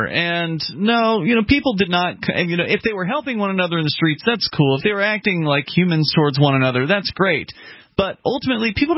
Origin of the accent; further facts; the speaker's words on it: the South, United States; Look, I'm from the South originally.